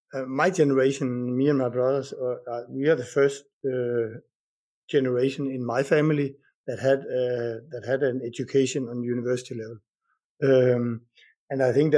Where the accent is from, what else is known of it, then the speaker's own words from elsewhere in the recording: Hornslet, Central Denmark Region, Denmark; Yeah, so I'm from Denmark, originally from a small village called Hornslet in Jutland, which is the largest part of Denmark.